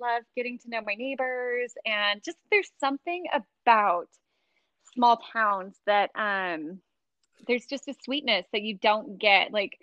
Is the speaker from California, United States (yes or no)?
yes; Pasadena, California, United States; I think I'm a city girl. I'm originally from Pasadena, California.